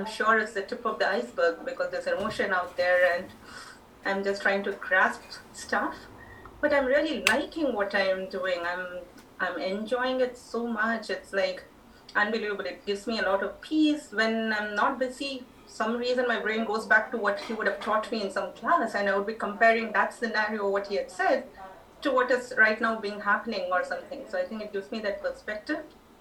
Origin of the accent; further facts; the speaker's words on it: India; I'm an Indian, obviously